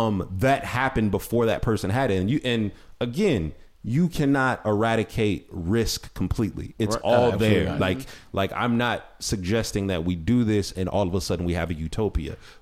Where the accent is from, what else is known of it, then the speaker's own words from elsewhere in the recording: Ohio, United States; and I grew up in Ohio, Midwest, we love our guns too, right?